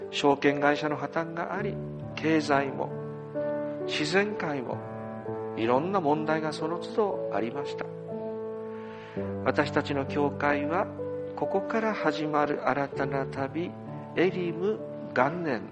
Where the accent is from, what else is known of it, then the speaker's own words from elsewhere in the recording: Yamagata, Japan; ちょっと山形ふるさとの方に帰ったんですが